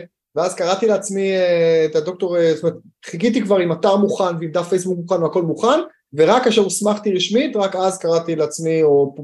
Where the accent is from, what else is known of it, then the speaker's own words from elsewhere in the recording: Haifa, Haifa District, Israel; לנועתי בחיפה, גדלתי בחיפה, ילדות רגילה, צופים, צופי ים